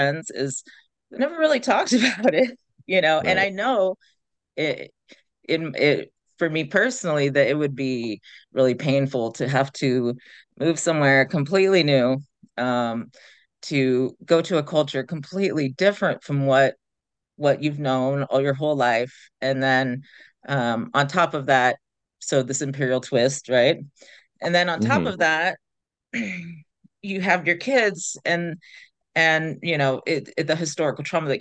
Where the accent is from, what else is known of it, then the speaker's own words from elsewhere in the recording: California, United States; I'm a Wallachy, Pitt River, and Pomo, and I'm from Northern California.